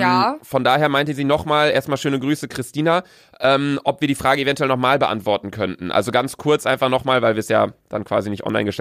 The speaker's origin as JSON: {"language": "German", "town": "Bielefeld", "region": "North Rhine-Westphalia", "country": "Germany", "said": "wir kommen aus Bielefeld"}